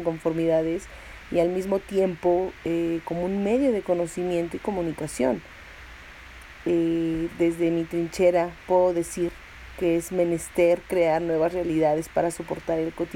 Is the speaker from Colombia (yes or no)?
no; Mexico; soy artista visual mexicana